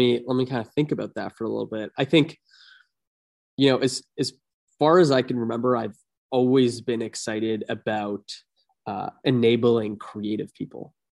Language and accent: English; Toronto, Ontario, Canada; I was born and raised in Toronto, or a suburb of Toronto.